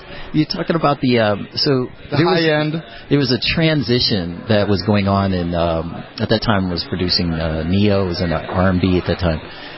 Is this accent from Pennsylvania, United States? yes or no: yes; Pittsburgh, Pennsylvania, United States; So, I come from Pittsburgh. I was classically trained. I started on the violin when I was 5 years old.